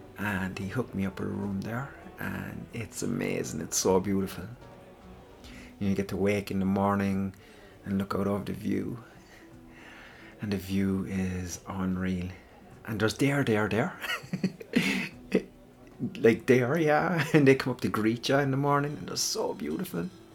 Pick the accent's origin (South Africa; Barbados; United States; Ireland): Ireland; Hey, I'm Irish. It's part of the deal. We come with that.